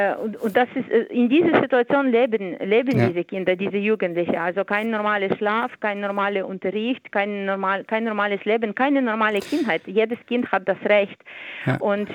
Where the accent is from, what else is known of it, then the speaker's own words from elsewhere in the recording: Ukraine; Ja, ich komme aus Ukraine, ich komme aus einer Musikerfamilie